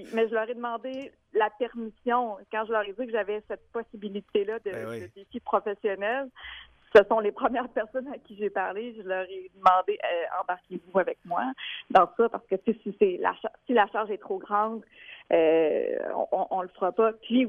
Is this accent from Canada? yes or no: yes; Port-Cartier, Quebec, Canada; je suis une fille de région. Je viens de la Côte-Nord. Mon père est encore sur la Côte-Nord. Mes amis, j'ai grandi à Port-Cartier.